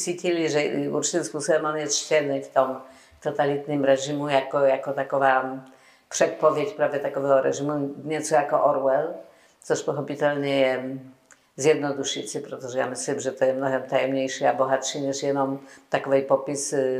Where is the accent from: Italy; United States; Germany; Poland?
Poland; Czech is a second language; moved away as an adult; now in Czech Republic; já jsem přijala z Polska